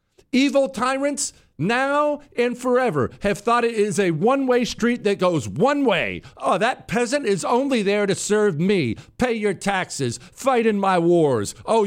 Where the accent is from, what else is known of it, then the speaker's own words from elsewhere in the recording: United States; I am an American citizen, and I walk around with an unspoken layer of protection around me